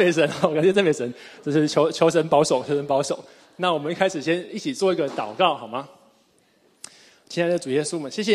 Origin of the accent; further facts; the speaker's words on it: Taiwan; moved away as an adult; now in Australia; 我太太是 Linda， 那我们两个呢是在台湾长大，那就在台湾读书工作，然后到了四年前的时候才到澳洲。